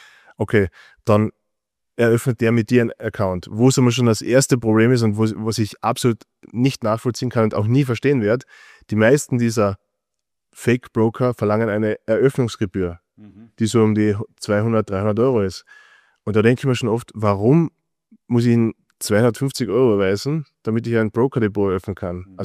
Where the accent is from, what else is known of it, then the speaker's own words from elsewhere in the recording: Austria; Ja, das ist bei uns in Österreich nicht so verbreitet.